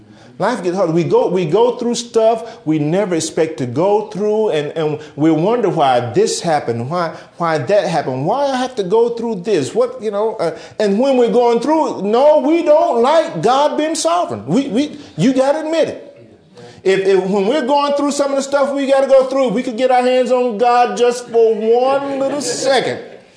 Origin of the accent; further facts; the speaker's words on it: Tennessee, United States; I'm from East Tennessee, by the way.